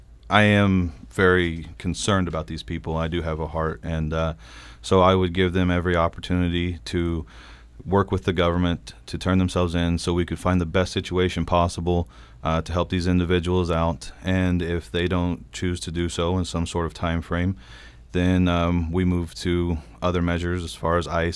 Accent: North Vernon, Indiana, United States; Well, I'm from a small town in southern Indiana called North Vernon.

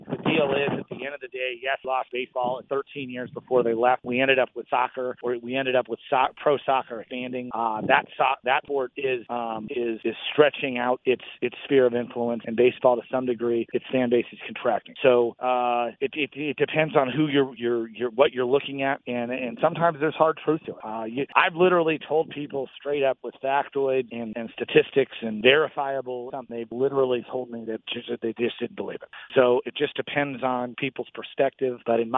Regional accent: Tucson, Arizona, United States; TCC was pretty brand new, and so growing up in Midtown, I was jealous of the teenagers who'd go to cool concerts, talk about how great the TCC was.

